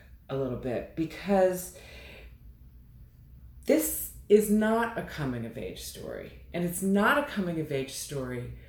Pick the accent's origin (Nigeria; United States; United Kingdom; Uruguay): United States; New York; I mean, I grew up in New York, but then, you know, just anywhere you go, there is culture everywhere.